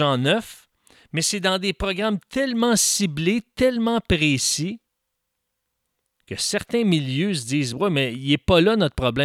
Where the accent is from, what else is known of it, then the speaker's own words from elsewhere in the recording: Montreal, Quebec, Canada; born there; j'ai pas seulement vécu dans 2 régions du Québec qui sont extérieures à Montréal. Puis en passant, je suis né à Montréal. Je ne suis pas né à l'extérieur de l'île de Montréal. Je suis né sur l'île de Montréal.